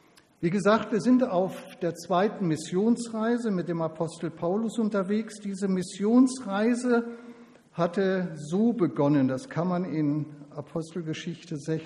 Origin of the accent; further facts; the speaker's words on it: North Rhine-Westphalia, Germany; Ich bin ja im Ruhrgebiet groß geworden. Das ist eine Ecke, wo man gerne mal so lockere, lustige Sprüche von sich gibt.